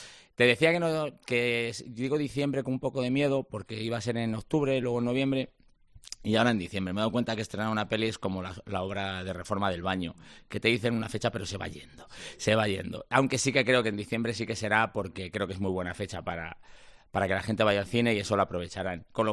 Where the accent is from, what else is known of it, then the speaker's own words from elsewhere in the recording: Valladolid, Castile and León, Spain; estoy yo, que coincide que también somos de Valladolid.